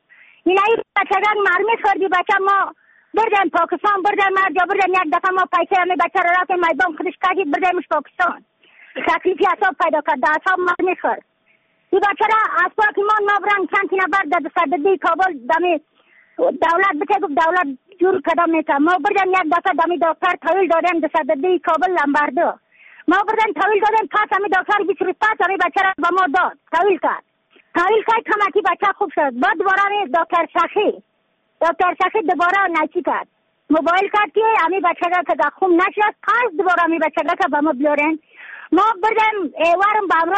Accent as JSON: {"language": "Persian", "region": "Badakhshan", "country": "Afghanistan", "said": "از بدخشان هستم، مرکز بدخشان،"}